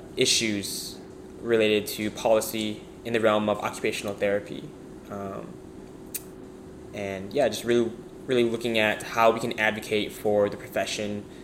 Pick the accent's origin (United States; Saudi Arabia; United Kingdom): United States; Chicago, Illinois; I'm from Chicago, Illinois.